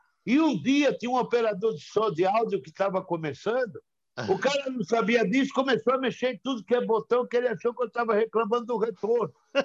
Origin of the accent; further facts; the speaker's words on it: Blumenau, Santa Catarina, Brazil; also born or lived in São Paulo / New York; Eu tenho orgulho de ser de Blumenau. Tenho orgulho de ter passado a minha infância em Blumenau.